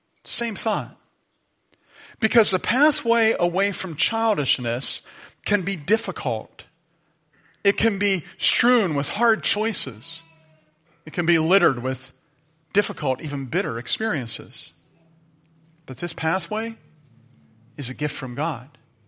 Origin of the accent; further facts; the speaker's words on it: Brookville, United States; he heard that I was from Brookville